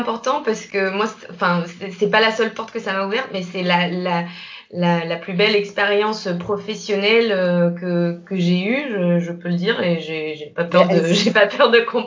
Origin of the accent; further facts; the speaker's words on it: Réunion, France; je suis originaire de La Réunion. J'ai 29 ans, quasiment 29 ans en quelques jours.